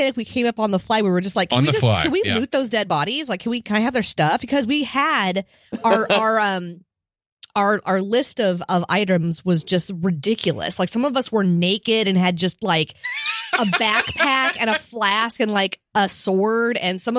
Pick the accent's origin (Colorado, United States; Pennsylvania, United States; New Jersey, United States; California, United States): Colorado, United States; Fort Collins; It was in my hometown, Fort Collins, Colorado, where they make the New Belgium.